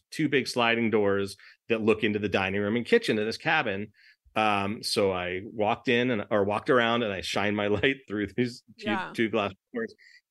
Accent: Los Angeles, California, United States; I mean, what do I know? I'm from Los Angeles.

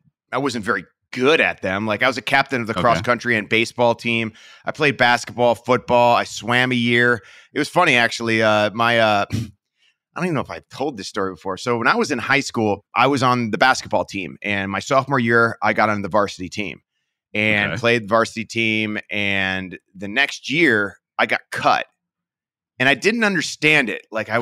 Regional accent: Parma, Ohio, United States; I was born in Parma, Ohio, and I lived there my entire life. Grew up kind of, I guess, middle class, you know, and it was a great place to live.

